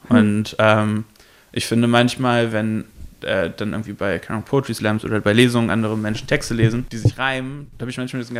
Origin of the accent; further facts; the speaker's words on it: Salzgitter, Lower Saxony, Germany; ich bin dann in Salzgitter groß geworden, ist in Südniedersachsen eine eher struktur- und sozial schwache Gegend, wo wenig kulturelles Angebot ist